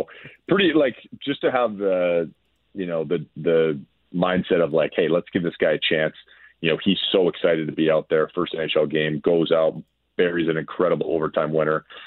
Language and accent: English; Winnipeg, Manitoba, Canada; I'm from Winnipeg actually, but I've been living in Calgary in the summer.